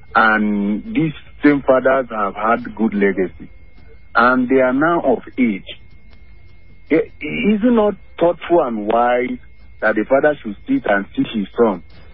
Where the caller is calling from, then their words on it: Apo, Federal Capital Territory, Nigeria; Okay, I'm calling you from Apo at the moment.